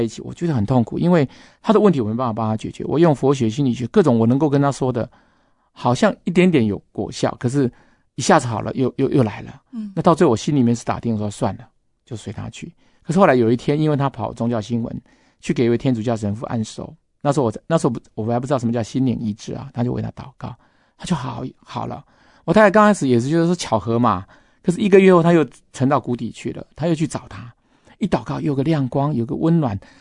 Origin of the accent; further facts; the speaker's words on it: China; 因为其实我们中国人一直困在人情债里面